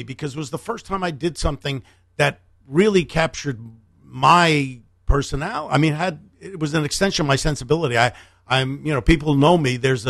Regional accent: Bronx, New York, United States; moved away; I used to go in, because I was a kid from New York. I was born in the Bronx, lived in New York until we came out here, went to high school

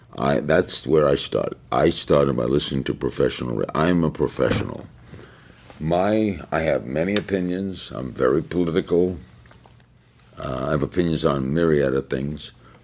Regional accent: New York, United States; I grew up in New York

